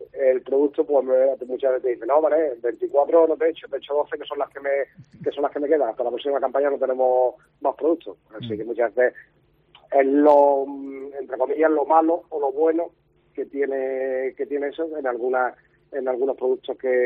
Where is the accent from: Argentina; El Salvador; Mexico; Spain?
Spain; Jaén, Andalusia; now in Málaga, Spain; yo soy de Jaén y bueno, yo sé que hay productos que en Jaén funcionan perfectamente y aquí en Málaga lo he intentado introducir